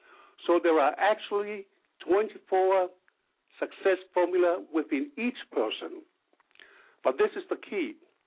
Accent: Samoa; moved away as an adult; In 1979, basically, I left Samoa for a medical scholarship at the University of Wisconsin to pursue medicine.

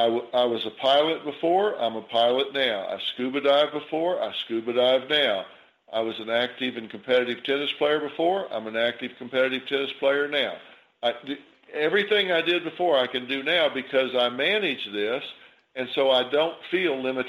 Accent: the South, United States; And I grew up in the South, and my mother would fix us sweet tea.

